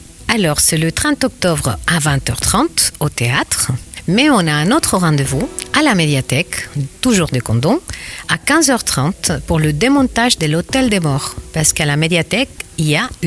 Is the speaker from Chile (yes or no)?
yes; Chile; Bonjour, je suis originaire du Chili.